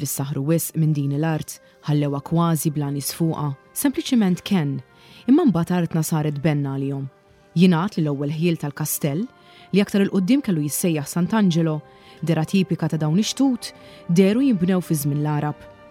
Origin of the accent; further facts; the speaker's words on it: Cottonera, South Eastern Region, Malta; Insertajna George u jien tnejn li trabbejna fil-Kottonera.